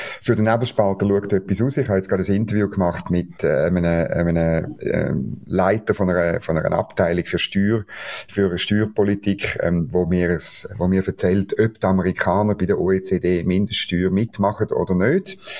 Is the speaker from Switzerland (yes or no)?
yes; Switzerland; als Schweizer